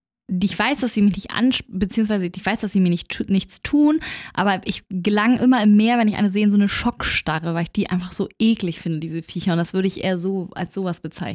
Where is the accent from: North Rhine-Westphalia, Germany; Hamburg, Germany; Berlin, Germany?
Hamburg, Germany; Und ich komme ja auch aus Hamburg.